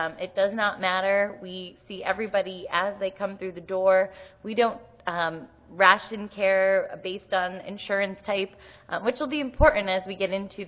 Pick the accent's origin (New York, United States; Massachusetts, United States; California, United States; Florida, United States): Massachusetts, United States; Boston; excited to be here in my hometown of Boston